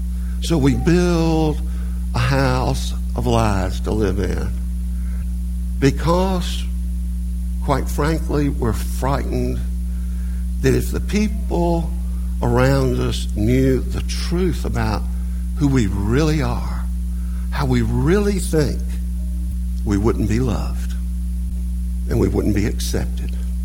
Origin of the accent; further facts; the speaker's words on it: United States; Well, I'm free. I'm an American. I live in America. I'm free.